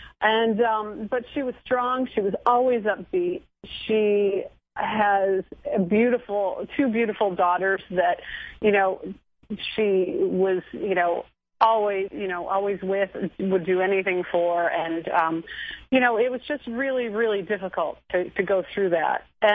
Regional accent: Michigan, United States; I grew up in Michigan, in Southeast Michigan. You know, that's where my friend Eileen and I, we rode our bikes all over that area and, as kids.

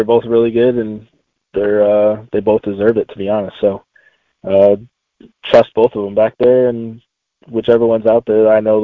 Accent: Michigan, United States; now in Fargo, United States; I'm up in Fargo from Michigan.

